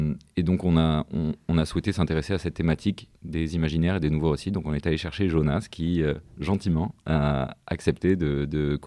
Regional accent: Marseille, Provence-Alpes-Côte d'Azur, France; j'ai 30 ans bientôt et je suis marseillais. Voilà, j'ai passé les 20 premières années de ma vie à Marseille, puis je suis parti faire mes études d'ingénieur à Centrale Nantes et je suis revenu il y a 5 ans, en 2018.

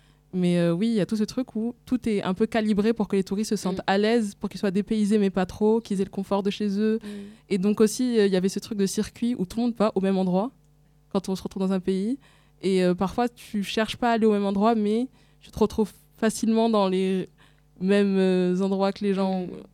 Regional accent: Comoros; now in France; parce que moi je suis comorienne, mais je suis pas allée souvent, ça coûte hyper cher.

